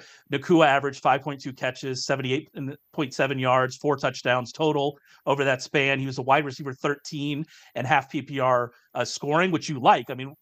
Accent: Texas, United States; So well, I'm from the land of Cajuns in Texas

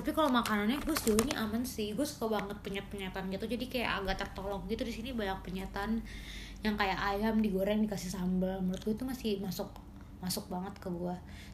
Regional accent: Jakarta, Indonesia; gue kan orang Batak ya, dan gue asli Batak banget gitu kan, mama papa Batak. Terus gue lahir dari kecil di Jakarta. Terus kayak, gue tuh masih kayak nggak tahu gitu loh bahasa Jawa Samsek.

